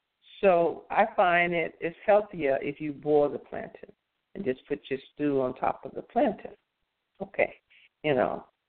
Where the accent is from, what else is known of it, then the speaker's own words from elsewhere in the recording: United States; it was the weirdest recipe to me because, you know, I'm from America.